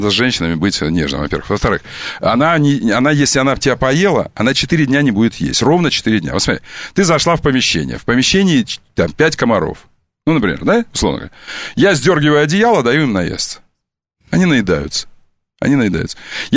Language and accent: Russian; Taiturka, Irkutsk Oblast, Russia; also born or lived in Monino / Omsk; Я вырос до Монино в Тайтурке под Иркутском, где тайга. Где тайга и река Белая.